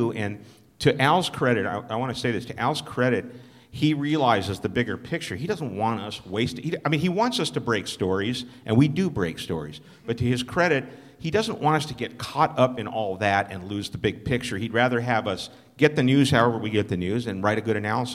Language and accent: English; Los Angeles, California, United States; I grew up in Los Angeles.